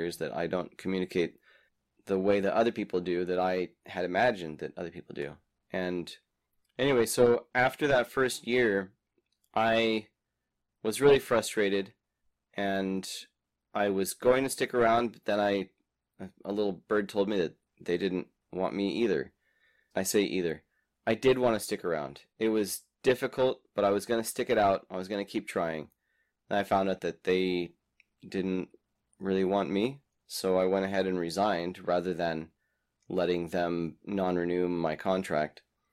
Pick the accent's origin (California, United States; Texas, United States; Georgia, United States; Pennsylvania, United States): Texas, United States; So I grew up in Texas, but both of my parents grew up in Utah, and I went to college in Utah.